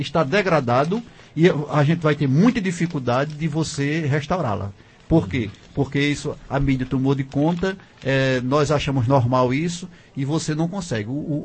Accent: São José do Egito, Pernambuco, Brazil; eu sou de uma região lá de São José do Egito, do Paraitama, aquela região ali tem grupos, porque são famílias inteiras de poetas.

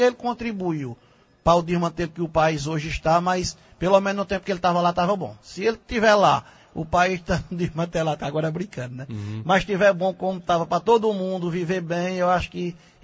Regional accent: Northeast Region, Brazil; Porque a gente é nordestino, né

